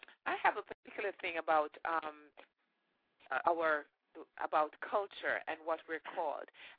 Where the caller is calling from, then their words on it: Atlanta, Georgia, United States; I'm calling from Atlanta.